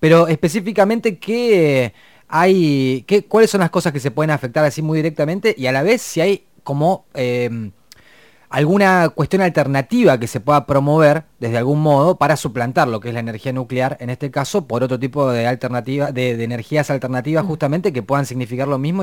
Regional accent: Río Negro, Argentina; Nosotros dos, Belén y yo, somos de Río Negro, por lo tanto nos toca bastante de cerca a pesar de la distancia.

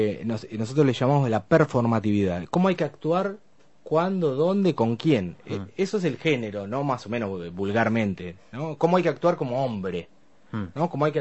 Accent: Argentina; el que soy más argentino que, claro, los que me están mirando

